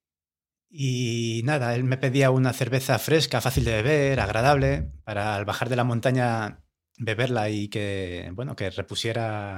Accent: Madrid, Community of Madrid, Spain; yo es que debo decir que vengo de fuera, vengo de Madrid

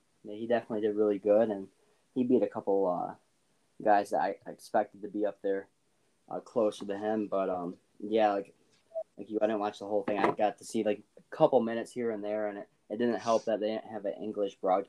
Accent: Michigan, United States; I know a lot of people in Canada, and I'm from Michigan, and a lot of people around here know who he is

